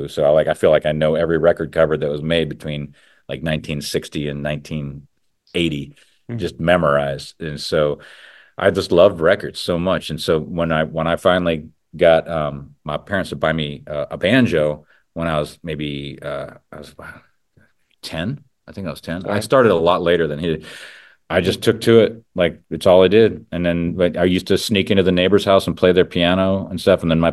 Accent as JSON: {"language": "English", "region": "Midwest", "country": "United States", "said": "I'm a Midwesterner, and when I first came out here"}